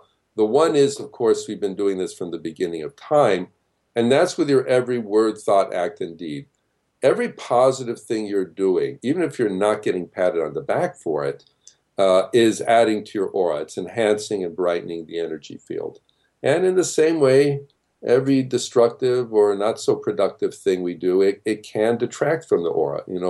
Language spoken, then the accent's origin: English; Midwest, United States; So, you know, I came from the Midwest originally